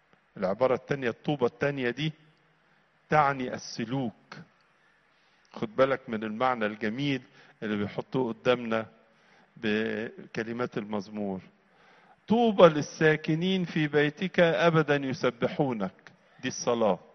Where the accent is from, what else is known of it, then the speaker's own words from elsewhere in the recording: Egypt; عارفين بيت العز؟ عارفين التعبير؟ احنا عارفينه كمصريين، ده بيت العز